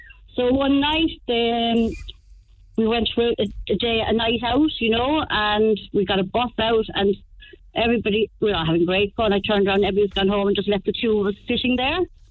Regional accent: Dublin, Leinster, Ireland; I'm originally from Dublin.

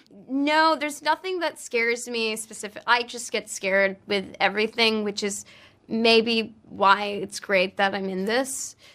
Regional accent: New York, United States; No, I'm from New York. It's very hard.

